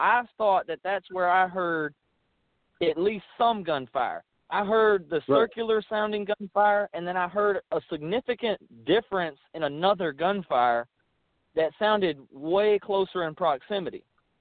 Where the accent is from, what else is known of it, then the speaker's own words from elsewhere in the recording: Alabama, United States; I'm from Alabama, and we got, you know, a lot of tornado sirens there.